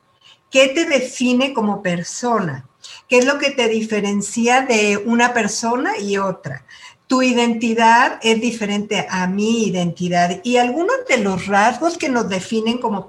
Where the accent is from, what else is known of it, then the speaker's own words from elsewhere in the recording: Ciudad Obregón, Sonora, Mexico; born there; yo soy del norte de México, yo soy sonorense porque nací en Ciudad Obregón, Sonora, ¿no? Y soy una mujer, soy mexicana, soy sonorense